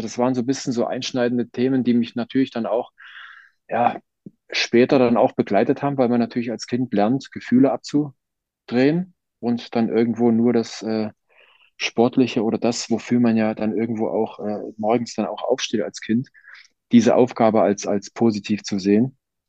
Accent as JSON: {"language": "German", "region": "East Germany", "country": "Germany", "said": "als Ossi natürlich für die breite Masse."}